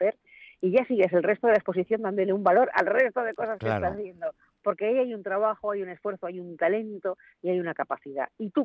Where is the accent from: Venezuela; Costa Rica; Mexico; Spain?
Spain; Basque Country; en mi tierra, una de mis tierras, yo tengo varias, sí, en el País Vasco, son muy típicas.